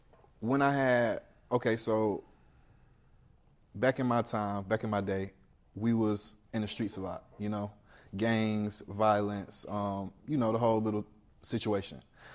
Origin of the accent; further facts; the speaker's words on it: United States; Growing up in America, you know, you get that perception that Muslim terrorist.